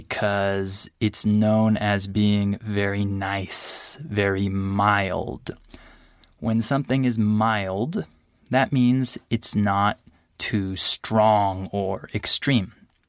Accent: San Diego, California, United States; So first, I'll tell you a little bit about the weather in my hometown, which is San Diego, California.

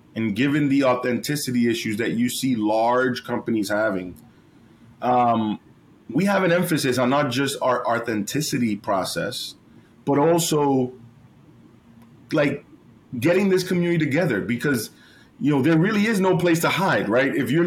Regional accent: New York City, New York, United States; because I come from Washington Heights, an area that really is like inner city, underprivileged.

